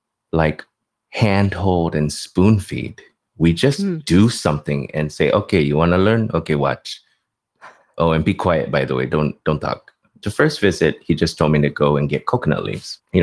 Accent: the South, United States; because at a very young age, growing up in the South, I was one of only like four people.

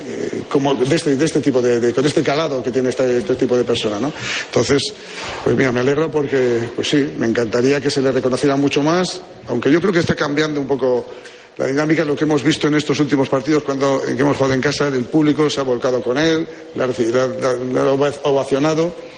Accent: Spain; la fortaleza y suerte que tenemos es que somos españoles

